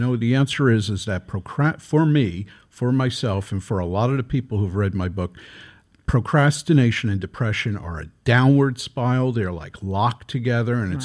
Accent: Brooklyn, New York, United States; I grew up in Flatbush, in the heart of Flatbush.

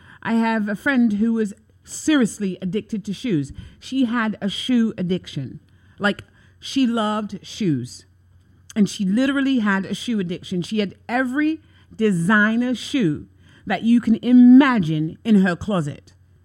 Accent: London, United Kingdom; We had an H&M in London when I was growing up on Regent Street.

